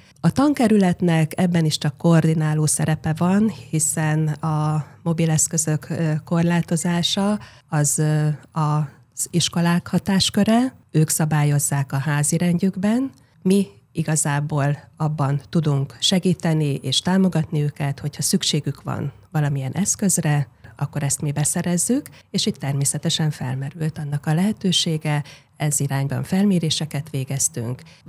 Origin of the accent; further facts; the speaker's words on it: Baktalórántháza, Szabolcs-Szatmár-Bereg, Hungary; Baktalórendházán születtem, ott nőttem föl.